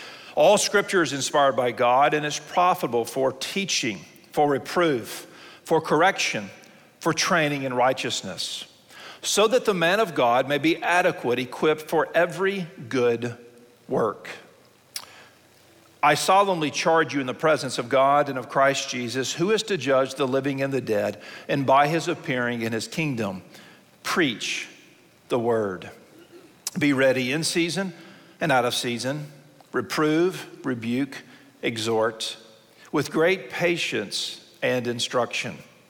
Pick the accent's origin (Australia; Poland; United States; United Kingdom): United States; Mobile, Alabama; I'm from the Gulf Coast, from Mobile, Alabama, as is my wife.